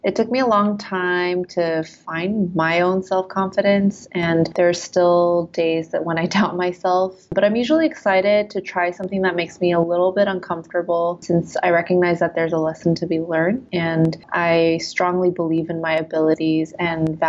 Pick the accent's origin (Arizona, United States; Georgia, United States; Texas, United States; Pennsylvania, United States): Georgia, United States; now in San Francisco, United States; I'm new to the Bay Area. I just moved here just a year ago, and I'm coming from the South in Georgia.